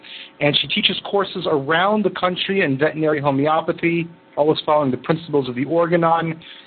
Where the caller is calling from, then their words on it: Japan; It's probably the fact that I'm calling from Japan